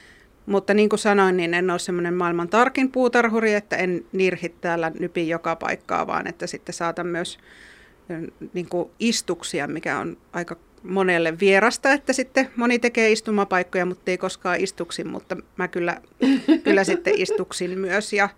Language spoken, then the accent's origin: Finnish; Northern Finland, Finland; itsekin kun olen pohjoisemmasta kotoisin